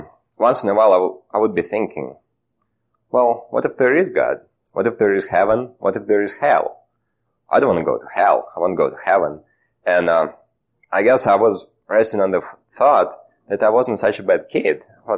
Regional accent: Russia; Well, being born and raised in Russia, in a communist country, I had no background of any religion.

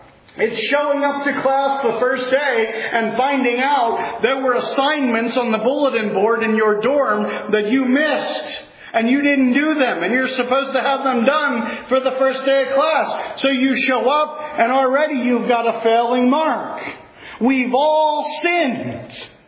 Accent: Reading, Pennsylvania, United States; I come from Reading, Pennsylvania, that's west of New Jersey

